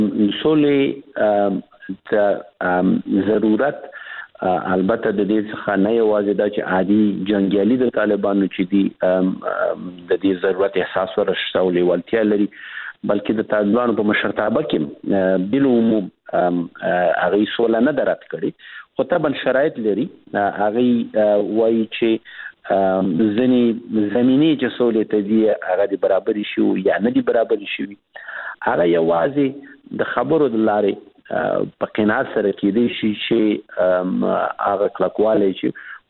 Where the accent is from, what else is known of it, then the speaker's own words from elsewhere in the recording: Afghanistan; هغه افغانان دي، موږ افغانان یو، ډېر زیات مشترک هیلی لرو د افغانستان لپاره